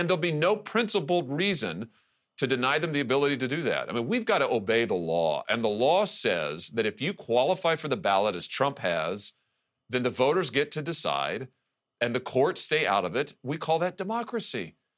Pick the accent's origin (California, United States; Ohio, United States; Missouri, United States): Missouri, United States; just take my home state of Missouri.